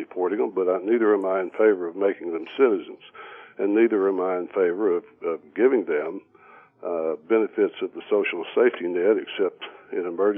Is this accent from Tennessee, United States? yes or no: yes; Memphis, Tennessee, United States; there are hundreds of people who become citizens here in my hometown of Memphis every year